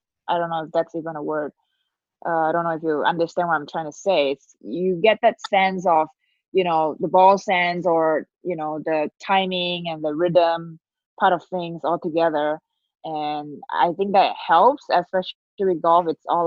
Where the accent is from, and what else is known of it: Malaysia; born or raised there